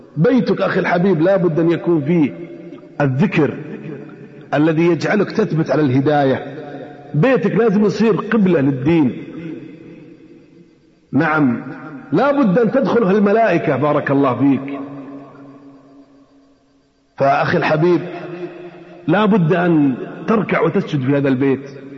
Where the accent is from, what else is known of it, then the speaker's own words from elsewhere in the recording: Hejaz, Saudi Arabia; أنا عشت بالحجاز الحمار عندنا في الحجاز